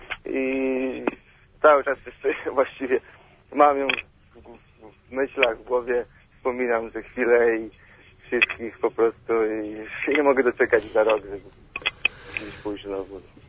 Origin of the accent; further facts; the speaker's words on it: Włocławek, Kuyavian-Pomeranian Voivodeship, Poland; moved away as an adult; now in Warsaw, Poland; ja pochodzę w ogóle z Włocławka. Do Warszawy przyjechałem w marcu w poszukiwaniu pracy.